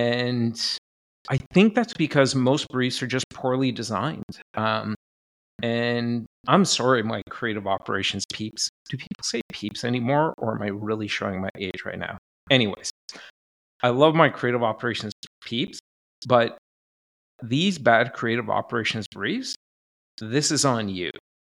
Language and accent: English; Canada; I'm Canadian, so I'm doing it with Canadian politeness.